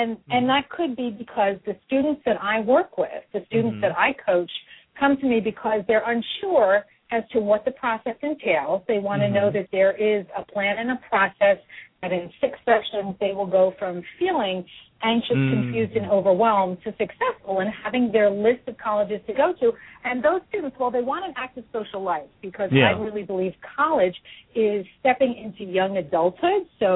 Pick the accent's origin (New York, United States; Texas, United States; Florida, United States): New York, United States; In brief, I grew up in New York, and I am an only child